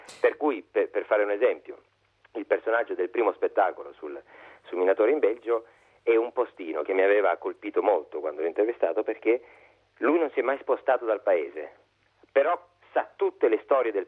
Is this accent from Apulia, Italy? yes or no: yes; Lecce, Apulia, Italy; Si parte ancora, io sono salentino, sono leccese